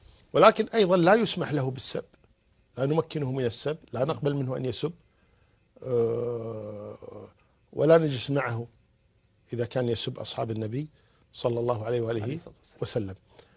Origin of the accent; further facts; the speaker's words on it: Kuwait; وعندنا في الكويت نقول نشرق باسمه